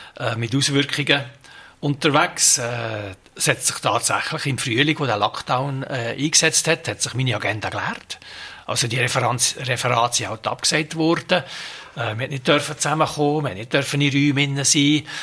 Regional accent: Switzerland; mit dem Privileg, das ich habe, als Schweizer Bürger Demokratie gelernt zu haben, Demokratie zu leben

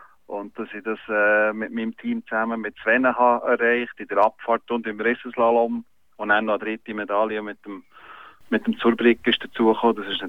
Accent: Blumenstein, Bern, Switzerland; in der Region, wo ich aufgewachsen bin, Blumenstein

